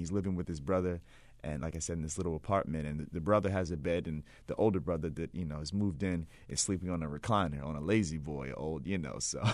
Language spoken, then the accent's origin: English; Baltimore, Maryland, United States; now in New York, United States; Yeah, so I live in New York, but I grew up in Baltimore.